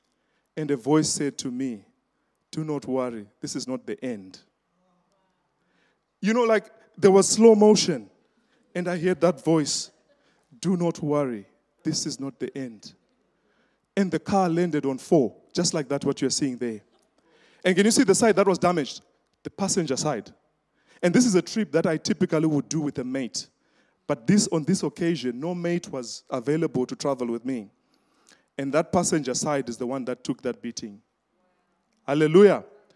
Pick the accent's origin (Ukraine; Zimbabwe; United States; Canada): Zimbabwe; "Where did you say you are from again?" I said, "I'm from Zimbabwe."